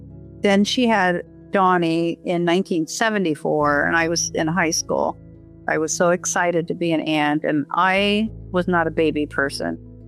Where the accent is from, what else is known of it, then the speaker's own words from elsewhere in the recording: California, United States; born there; also born or lived in Pasadena; I was born in Southern California, lived in Pasadena for a short time in my life.